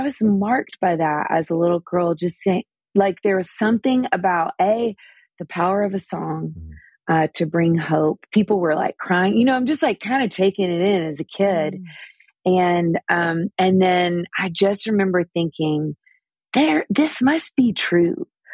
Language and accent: English; Nashville, Tennessee, United States; So I grew up in Nashville, Tennessee. We're still here now.